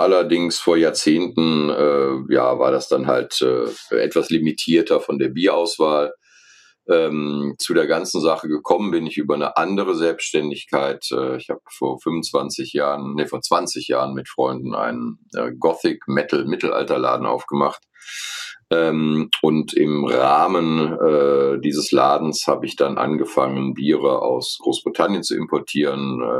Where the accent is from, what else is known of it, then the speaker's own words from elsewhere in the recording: North Rhine-Westphalia, Germany; Ich bezeichne mich immer als Rheinländer, um diese Problematik ein wenig zu umgehen. Tatsache ist, dass ich sehr jung war, als ich von Düsseldorf weg bin und dann nach Ratingen tatsächlich, nicht nach Düsseldorf, also als ich aus Köln weg bin.